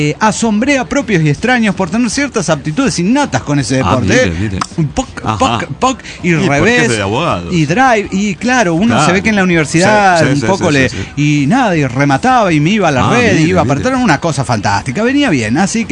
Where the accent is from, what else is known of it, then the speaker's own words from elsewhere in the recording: Reynosa, Tamaulipas, Mexico; de Reynosa, Tamaulipas.